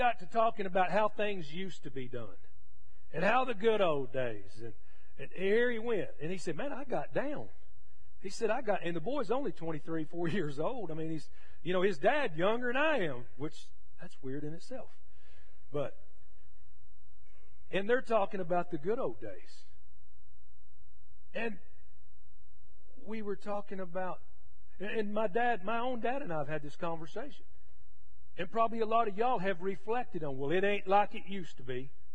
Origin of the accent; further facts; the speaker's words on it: Texas, United States; because I grew up in West Texas, and when I was growing up, we used to go to every football game because my sister marched in the high school band.